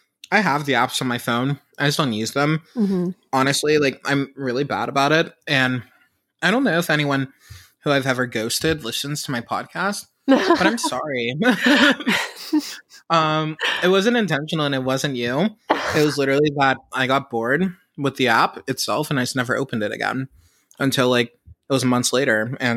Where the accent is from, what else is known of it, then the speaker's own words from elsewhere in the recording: Pittsburgh, Pennsylvania, United States; That sounds amazing. I am from Pittsburgh, so we love our pickles, and fried pickles are, like, one of my favorite apps